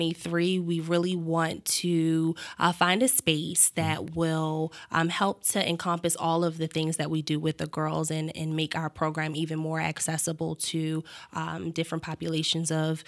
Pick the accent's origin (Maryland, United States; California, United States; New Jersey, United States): Maryland, United States; Baltimore; I am a Baltimore native. I was born at Johns Hopkins Hospital.